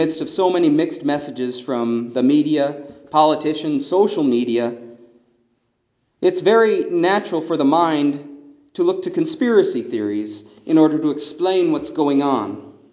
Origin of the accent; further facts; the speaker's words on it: South Dakota, United States; When I was still living in my hometown in South Dakota, I remember there was this little town called Manchester, about 30 miles east of my hometown.